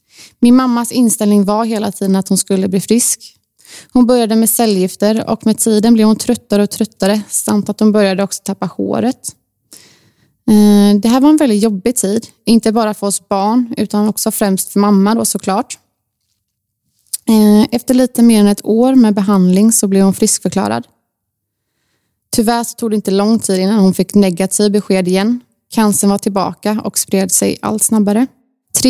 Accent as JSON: {"language": "Swedish", "town": "Gothenburg", "region": "Västra Götaland County", "country": "Sweden", "tie": "born or raised there", "said": "Jag är född och uppvuxen i Torslanda, Göteborg. Där bodde vi ett stort blått hus som min pappa har byggt."}